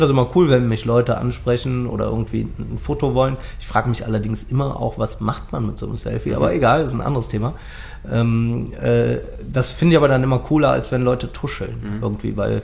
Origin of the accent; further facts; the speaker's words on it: Cologne, North Rhine-Westphalia, Germany; Ich komme aus Bickendorf, also beziehungsweise ich komme aus Ehrenfeld, wohne aber jetzt seit 10 Jahren in Bickendorf.